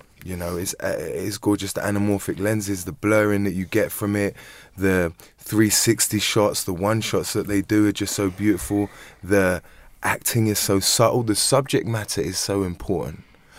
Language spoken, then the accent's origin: English; London, United Kingdom; London, mate.